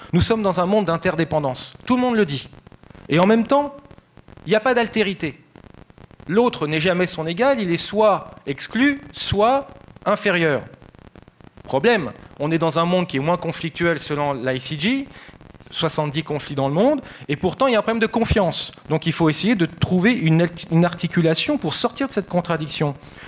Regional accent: France; puisque je suis français

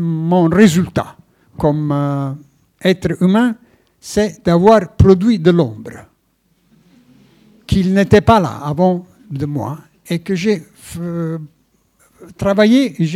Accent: Italy; Parce que c'est ça, en discussion, chez nous, en Italie.

